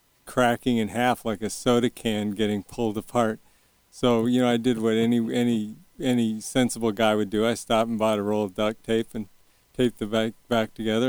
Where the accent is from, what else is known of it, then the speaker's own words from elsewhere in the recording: Boulder, Colorado, United States; And, I would say it was a fairly halcyon existence growing up in Boulder.